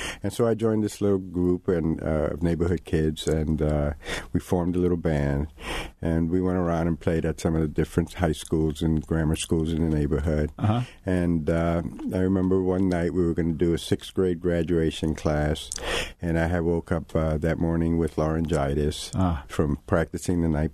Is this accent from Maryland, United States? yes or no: no; New York City, New York, United States; I grew up in Spanish Harlem, and prior to that drink, you know, I was a real shy kid.